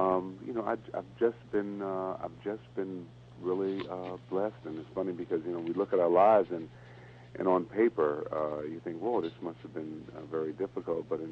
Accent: Benton Harbor, Michigan, United States; So I grew up in Benton Harbor, Michigan. You know, we were probably about as poor as you know, you can imagine.

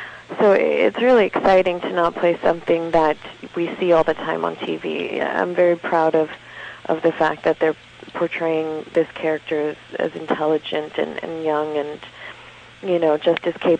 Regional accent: Miami, Florida, United States; I'm from Miami

